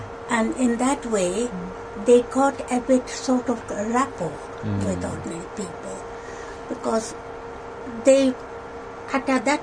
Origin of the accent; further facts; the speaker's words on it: Bihar, India; I grew up in Bihar, near Buxar, when all these things were happened.